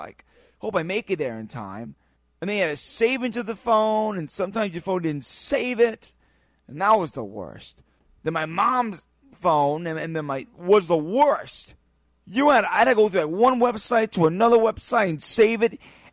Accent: New York, United States; Especially I'm from New York, so of course I'm going to enjoy it.

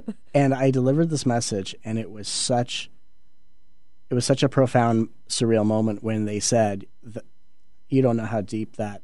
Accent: Los Angeles, California, United States; when I was growing up in the Los Angeles area

